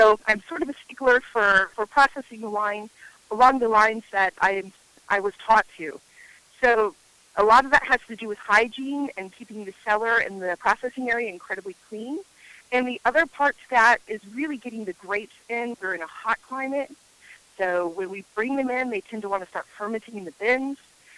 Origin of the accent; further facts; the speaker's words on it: North Carolina, United States; And now we're in North Carolina, and it's nice to be here because this is actually my home state.